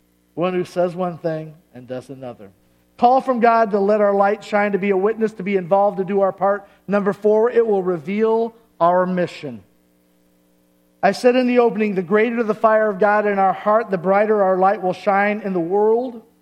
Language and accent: English; Dixon, Illinois, United States; I can remember sitting in Dixon, Illinois when I was a little boy. I was born in Dixon. I lived on East Everett, just behind where the gas station is now.